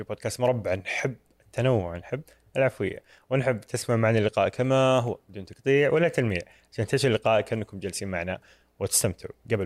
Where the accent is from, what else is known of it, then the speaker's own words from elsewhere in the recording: Eastern Province, Saudi Arabia; moved away as an adult; now in Jeddah, Saudi Arabia; انا ولدت وعشت في الشرقيه، وجيت جده قبل 5-6 سنوات تقريبا.